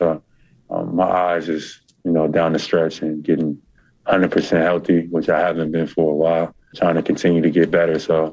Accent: Atlanta, Georgia, United States; Right now, it's an All-Star game is in my hometown, and it's in Atlanta.

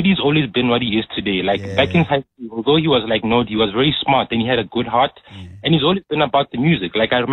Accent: Mahikeng, North West, South Africa; I haven't been to Maftown in like years though. But I grew up in Rivera Park.

